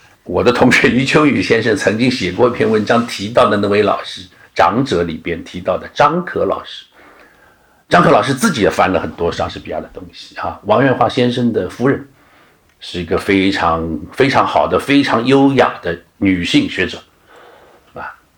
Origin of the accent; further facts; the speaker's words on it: Shanghai, China; 我们上海人